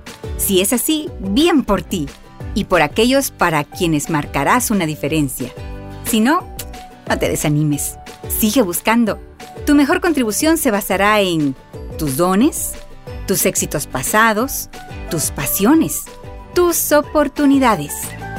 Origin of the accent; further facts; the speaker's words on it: Tecpan, Chimaltenango, Guatemala; Imparto clases en 3 escuelas en Tecpan, de donde soy originaria.